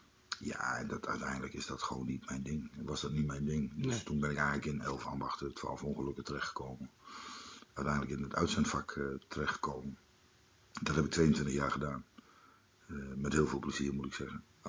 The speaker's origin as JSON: {"language": "Dutch", "town": "Emmen", "region": "Drenthe", "country": "Netherlands", "said": "een paar jaar verhuisd om te studeren in Groningen. Maar verder eigenlijk altijd trouw gebleven aan deze plaats. Ik voel me ook echt Emmenaar. Ik voel me ook Drent. Ik voel me ook Nederlander en ook Europeaan."}